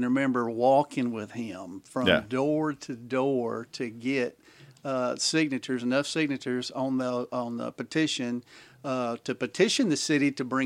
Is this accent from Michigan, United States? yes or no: no; Hueytown, Alabama, United States; I grew up in Hueytown, a little community called Garywood.